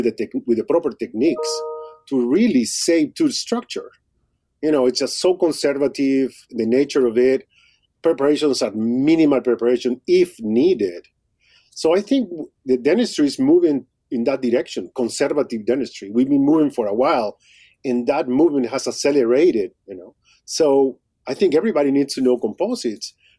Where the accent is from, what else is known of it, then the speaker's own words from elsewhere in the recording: Peru; moved away as an adult; now in Iowa, United States; I'm a guy from Peru. I was born in Peru in 1963, just to tell you, just about age myself there. Went to school in Peru, high school, dental school. Came to the States to get a specialty.